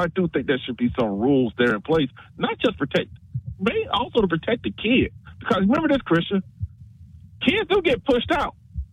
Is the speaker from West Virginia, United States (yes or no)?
no; Alabama, United States; Because I remember, like, growing up in Alabama, most kids went there from, like, the Southeast.